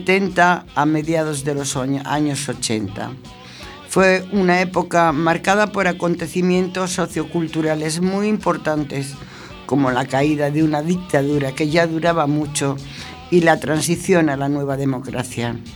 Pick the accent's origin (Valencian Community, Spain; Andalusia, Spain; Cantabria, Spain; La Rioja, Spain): Valencian Community, Spain; Alicante; born there; nací en Alicante hace 59 años